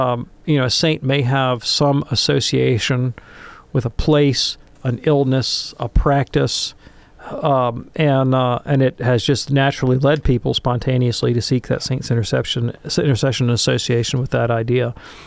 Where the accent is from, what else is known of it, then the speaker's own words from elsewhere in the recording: Birmingham, Alabama, United States; in my hometown of Birmingham, Alabama, we have a Maronite parish that is in honor of St. Elias